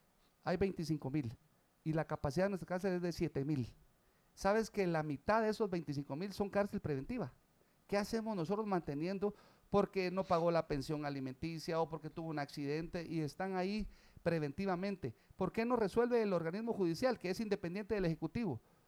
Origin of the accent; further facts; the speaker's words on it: Guatemala; born there; nacido en Guatemala, con un apellido guatemalteco